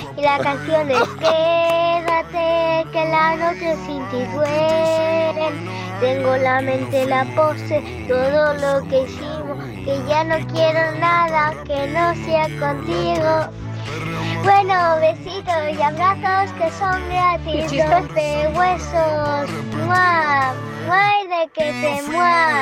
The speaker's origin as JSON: {"language": "Spanish", "town": "Vinaròs", "region": "Valencian Community", "country": "Spain", "said": "Hola, Robert … de Vinaroz."}